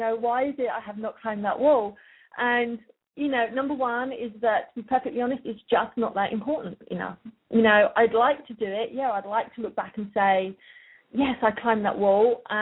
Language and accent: English; United Kingdom; as you can tell from my accent probably, I am originally from the UK. I have worked in the UK and the US extensively. I currently split my time between the two countries